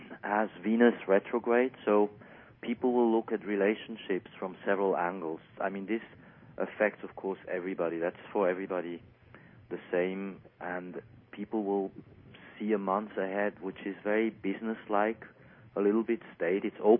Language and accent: English; Zurich, Switzerland; also born or lived in Lake Geneva; I was raised in Zurich in Switzerland, and I grew up here as well on the Lake of Geneva.